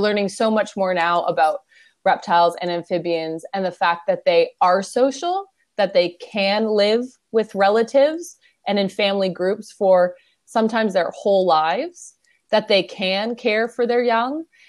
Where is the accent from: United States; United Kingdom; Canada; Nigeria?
Canada; moved away; but I live away from home because I'm Canadian.